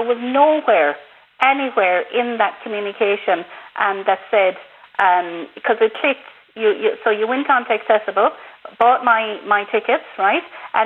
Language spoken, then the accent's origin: English; County Clare, Ireland; because I'm from Clare, I'd love to have gone to Limerick